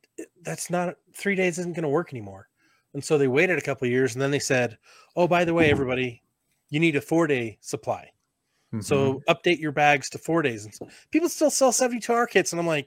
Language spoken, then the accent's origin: English; Colorado, United States; also born or lived in Idaho; I'm originally from Idaho, grew up in Colorado, but is in Idaho.